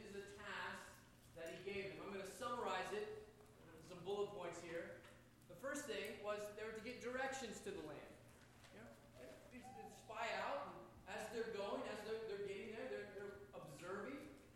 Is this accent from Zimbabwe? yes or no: no; Florida, United States; And I grew up in Florida, so I might be a little biased, right?